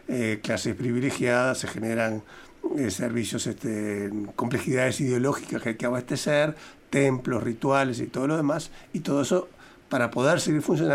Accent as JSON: {"language": "Spanish", "country": "Uruguay", "said": "Cuando yo voy a actuar como uruguayo, ¿tá? Ya tengo la idiosincrasia incorporada."}